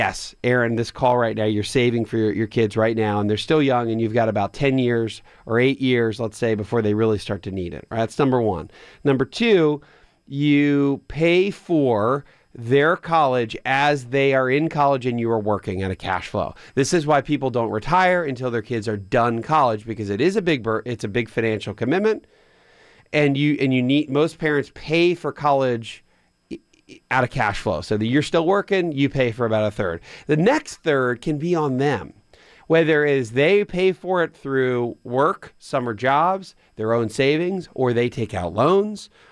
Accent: Pennsylvania, United States; or even my hometown of outside of Philadelphia

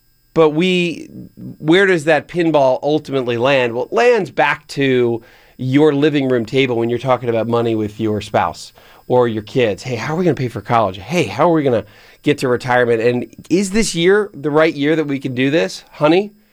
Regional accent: Pennsylvania, United States; Washington State, and my home state of Pennsylvania.

